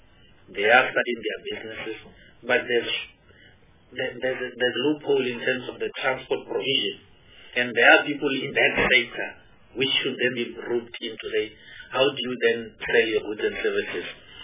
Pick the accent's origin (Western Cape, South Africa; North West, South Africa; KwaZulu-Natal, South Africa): North West, South Africa; I'm from Northwest, Minister.